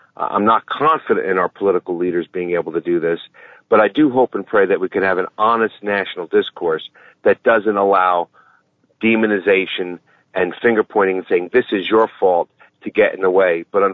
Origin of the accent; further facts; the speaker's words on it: New York, United States; Same thing where I grew up in New York. There was an area called Summit Park, and Summit Park was a mental health facility, soup to nuts.